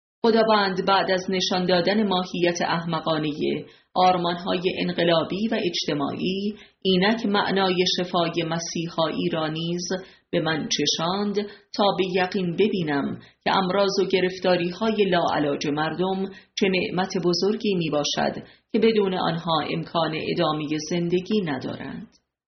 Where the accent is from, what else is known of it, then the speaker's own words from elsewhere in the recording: Semnan, Iran; born there; با آغاز تبابت رسمی خود در استان زادگاهم یعنی سمنان همه اعضای فامیل متحیر شدند. من تبابتم را از شاه میرزاد آغاز کردم